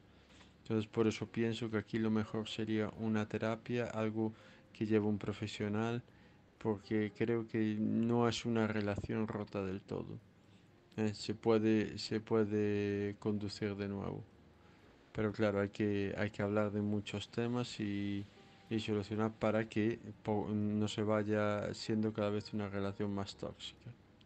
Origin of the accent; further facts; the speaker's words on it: Santiago de Compostela, Galicia, Spain; de Santiago de Compostela.